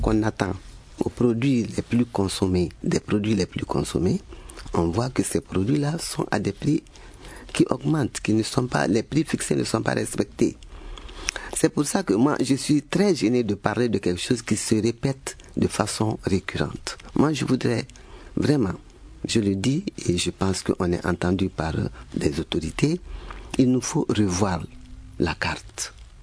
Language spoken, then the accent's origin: French; Mali; Nous sommes tous des Maliens